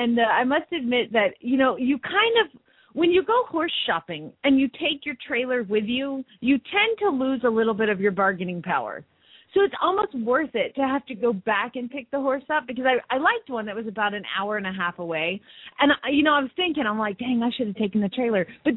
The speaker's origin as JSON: {"language": "English", "town": "Phoenix", "region": "Arizona", "country": "United States", "said": "from Phoenix, Arizona"}